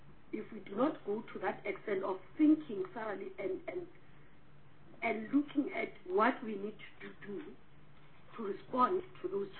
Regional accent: South Africa; We know the challenges of China brought to us as South African producers

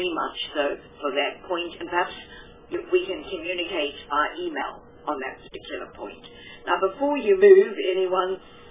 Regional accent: Gauteng, South Africa; You know, I come from Gauteng, and we do have to get the lion's share of everything.

